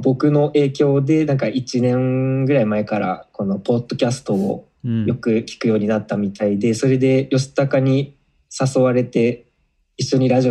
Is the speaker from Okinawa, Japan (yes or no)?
yes; Okinawa, Japan; 僕も吉高も沖縄出身で、でも地元が一緒ってわけではなくて